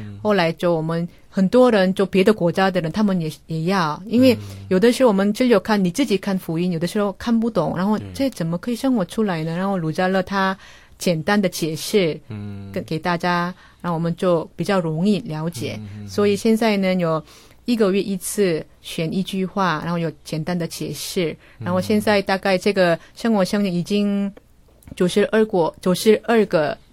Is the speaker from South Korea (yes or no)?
yes; South Korea; Chinese is a second language; now in Taiwan; 我是台湾，我是韩国人，可是我在台湾